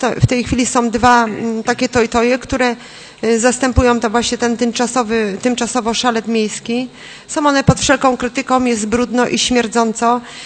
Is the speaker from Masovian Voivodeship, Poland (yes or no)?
no; Poznań, Greater Poland Voivodeship, Poland; jak ja tam mieszkam od urodzenia, zawsze tam był kran z wodą